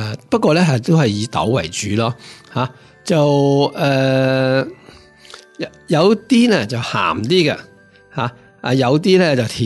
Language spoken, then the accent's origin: Cantonese; China; 你讲起话面豉做嘅酱咧，我哋中国人就一早就有噶啦吓